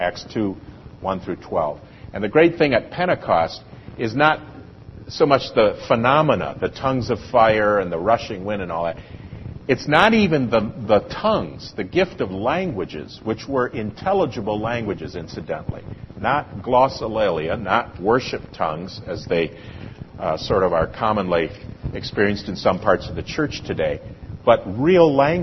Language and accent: English; United States; I'm an American. I can only speak English.